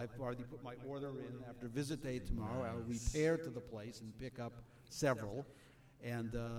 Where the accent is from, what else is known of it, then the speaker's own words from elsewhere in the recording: Boston, Massachusetts, United States; but I'm from Boston originally, so I kind of gravitate to the East Coast.